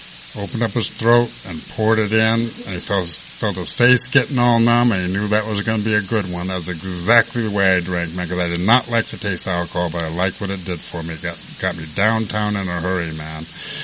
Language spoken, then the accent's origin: English; Santa Monica, California, United States; So I grew up all around West LA, Santa Monica area, and I never amounted to much.